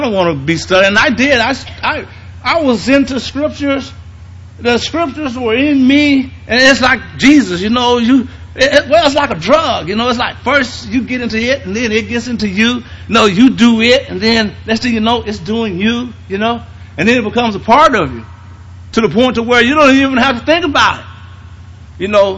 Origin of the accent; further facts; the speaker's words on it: Mississippi, United States; now in Gary, United States; when I came from Mississippi, when I moved from Mississippi to Gary, Indiana, I had never experienced neighborhoods that was gang orientated.